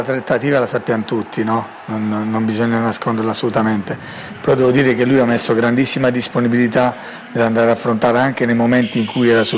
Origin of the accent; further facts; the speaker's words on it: Abruzzo, Italy; è una cosa che io odio proprio da abruzzese, non mi piacciono le persone che si piangono addosso.